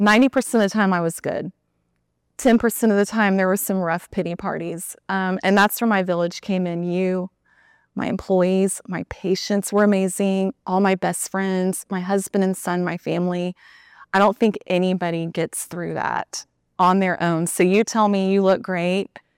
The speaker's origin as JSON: {"language": "English", "region": "Texas", "country": "United States", "said": "I'm from Texas. I'm a Texas girl."}